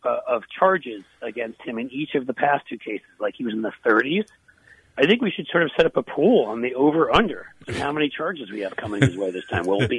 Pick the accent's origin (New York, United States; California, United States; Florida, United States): New York, United States; this is coming from a New York Yankees fan. I grew up in New York, right?